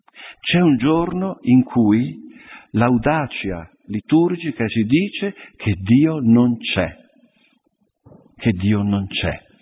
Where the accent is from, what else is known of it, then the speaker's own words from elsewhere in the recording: Veneto, Italy; io sono veneto di origine